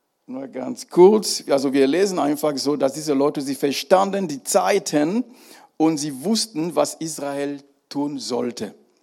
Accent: Cameroon; born there; German is a second language; Und ich kenne das auch in Kamerun, wo ich geboren bin.

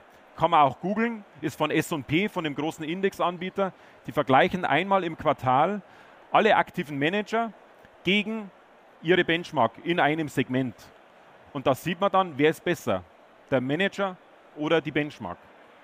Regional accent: Bavaria, Germany; Ich bin ein Bayer.

